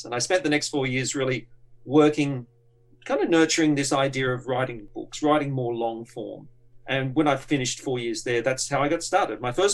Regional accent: Sydney, New South Wales, Australia; all that stuff I was telling you about growing up in Sydney in the 70s and 80s.

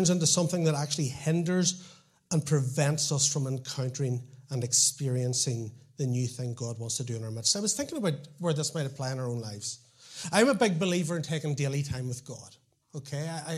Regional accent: Portadown, Northern Ireland, United Kingdom; accent: Portadown; I'm going to pull back into my Portadown accent.

